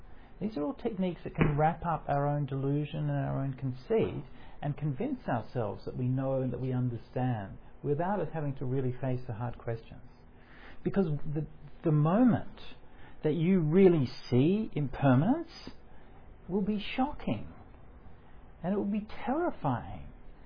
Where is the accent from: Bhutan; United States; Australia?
Australia; New South Wales; In my home state, New South Wales, at the moment, it's on fire.